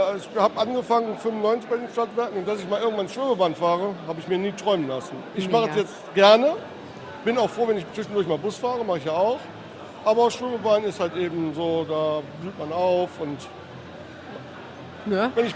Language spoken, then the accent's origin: German; Wuppertal, North Rhine-Westphalia, Germany; ich bin in Wuppertal groß geworden. Mein Papa ist bei den Stadtwerken Straßenbahn gefahren